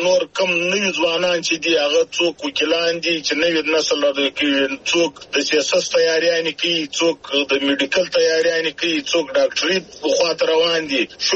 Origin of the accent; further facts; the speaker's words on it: Zhob, Balochistan, Pakistan; زه د ژوب یم د ژوب پلانکی زه یم